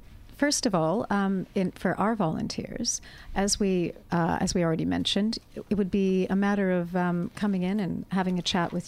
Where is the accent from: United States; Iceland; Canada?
Canada; moved away; And I come from Canada, born overseas and all. I've just been here too long